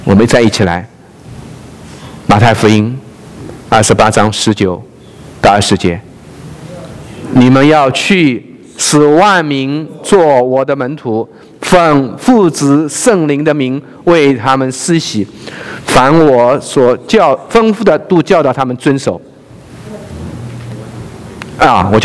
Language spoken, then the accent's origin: Chinese; China; 我看到我们中国人其实历史当中实际上很苦，很苦难的，很危险